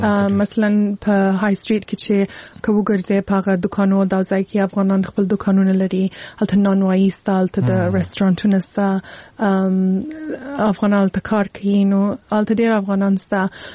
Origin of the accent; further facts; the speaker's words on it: Afghanistan; مور و پلار مې افغانان دي، زه خپله افغان یم.